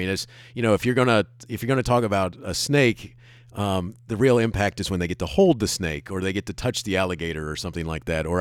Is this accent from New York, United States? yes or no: no; Daytona Beach, Florida, United States; I grew up in Daytona Beach.